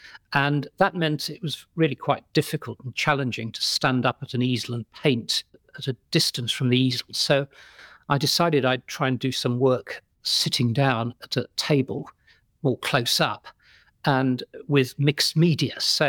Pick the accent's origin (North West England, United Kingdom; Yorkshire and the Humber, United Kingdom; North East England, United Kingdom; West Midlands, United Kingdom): West Midlands, United Kingdom; And I grew up in the Black Country in the Midlands in the 1970s, when there were still lots of those old pubs around